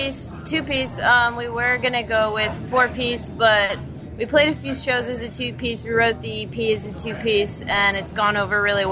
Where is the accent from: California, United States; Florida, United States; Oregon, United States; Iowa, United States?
Florida, United States; I'm from Florida and Tess is from North Dakota. So before we moved out here, we were in two different states.